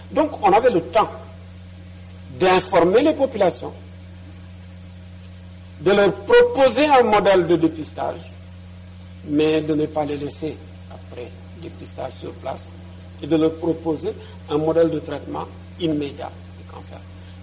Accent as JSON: {"language": "French", "region": "Tambacounda", "country": "Senegal", "tie": "born or raised there", "said": "Nous sommes allés à Tambacounda, ma ville natale."}